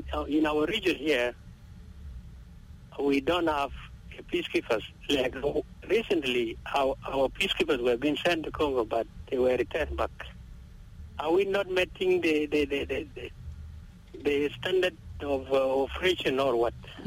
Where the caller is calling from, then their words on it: Northern Bahr el Ghazal, South Sudan; called from Northern Barkazal.